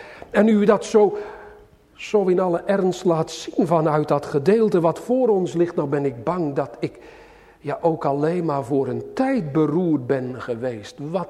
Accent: Sliedrecht, South Holland, Netherlands; born there; uit mijn geboorteplaats uit Sliedrecht

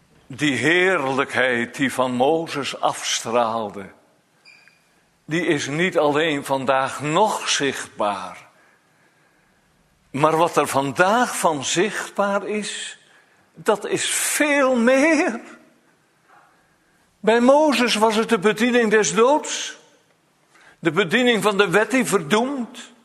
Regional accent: Elburg, Gelderland, Netherlands; vanuit mijn kinderjaren dat ik in Elburg in de kerk zat

